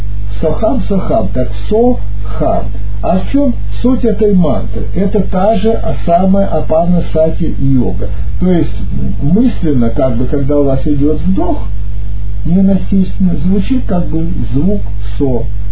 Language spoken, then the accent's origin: Russian; Vladivostok, Primorsky Krai, Russia; born there; Я, поскольку я родился на море во Владивостоке, знаю, попадал часто в шторм